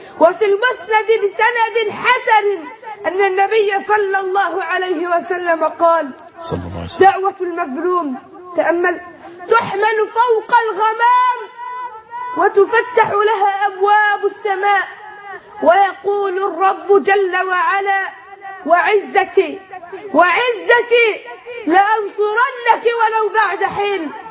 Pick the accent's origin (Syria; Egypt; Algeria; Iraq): Egypt; اللهم اجعل بلدنا مصر أمن الأمان رخاء سخاء